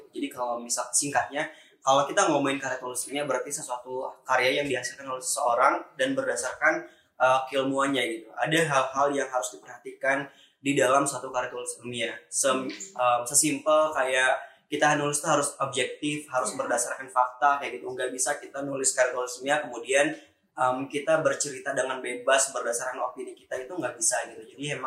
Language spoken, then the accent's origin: Indonesian; Tangerang, Banten, Indonesia; Saya mahasiswa teknik kimia angkatan 2019. Dan saya berasal dari Tangerang.